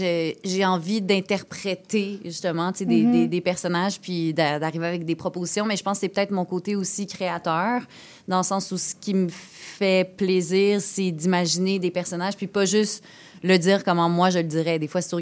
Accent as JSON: {"language": "French", "town": "Quebec City", "region": "Quebec", "country": "Canada", "also_born_or_lived": "Montreal", "moved": "as an adult", "said": "Moi, je viens de Québec, premièrement. À 19 ans, je suis rentrée à l'école de théâtre à Saint-Hyacinthe, où j'ai fait ma formation d'actrice. Puis, à 22 ans, j'ai fini ça, cette formation-là, puis j'ai déménagé à Montréal"}